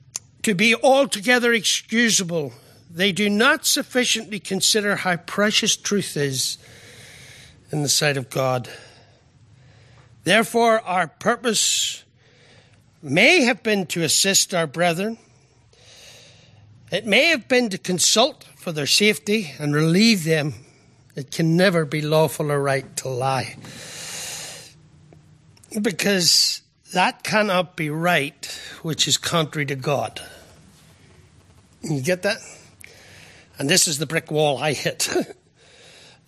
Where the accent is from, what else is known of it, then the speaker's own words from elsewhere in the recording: Northern Ireland, United Kingdom; accent: Irish; Many of us with Irish accents were selected to go back home